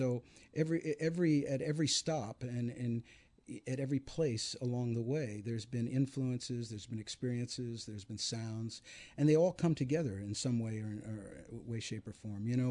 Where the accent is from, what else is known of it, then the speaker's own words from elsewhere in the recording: New York, United States; born there; I actually was there in the 50s when I was a kid because I was born in New York